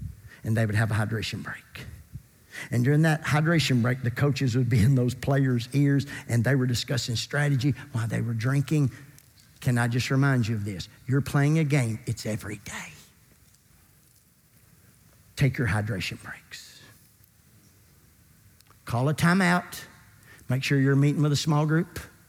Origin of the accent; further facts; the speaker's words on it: Kentucky, United States; I grew up in Kentucky wanting to be a point guard for the University of Kentucky.